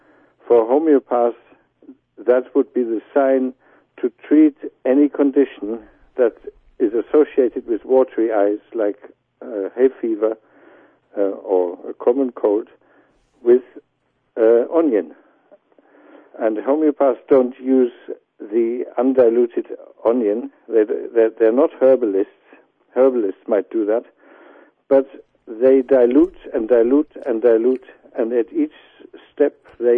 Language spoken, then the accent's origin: English; Germany; accent: German; English is a second language; As a boy, I was treated homeopathically. I grew up in Germany, as you probably hear from my accent, and our family doctor was a homeopath.